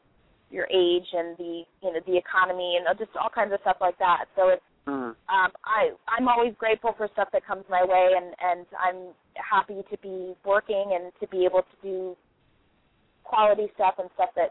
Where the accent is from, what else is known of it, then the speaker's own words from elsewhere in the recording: Maryland, United States; born there; I was actually on the East Coast at the time. I was born in Maryland, and I started in training there.